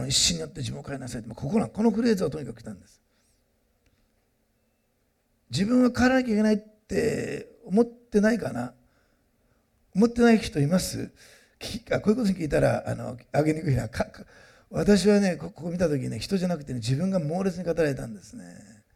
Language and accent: Japanese; Osaka, Japan; born there; 私、大阪生まれだから、着るものどうでもいいんです。履き物もどうでもいいんです。人の評価なんて気にしないんです。だけど、食べるものには、関心と興味があるんです。大阪生まれだから、根っからの。